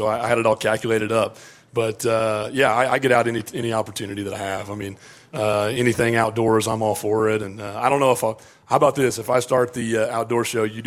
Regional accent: Washington, Oklahoma, United States; hear from people back home in my hometown of Washington and in Oklahoma

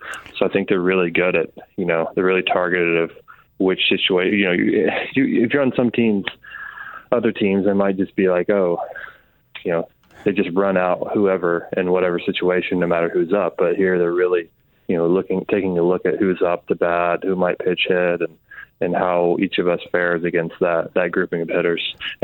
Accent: Memphis, Tennessee, United States; I grew up in Memphis, Tennessee, and Cardinals were right there.

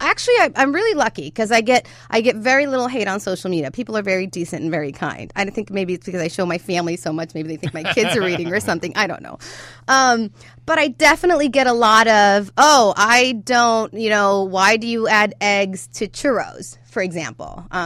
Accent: Tijuana, Baja California, Mexico; I grew up in Tijuana. And in Tijuana, we have a huge transient community.

